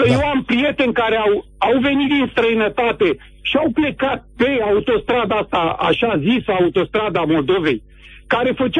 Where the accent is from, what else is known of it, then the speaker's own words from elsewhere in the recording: Piatra Neamț, Neamț County, Romania; eu sunt moldovean, vă sunt de la Piatra Neamț și sunt mândru. Vin din sud după 25 de ani de okay. cohabitare cu moldoveni ăștia și m-am obișnuit.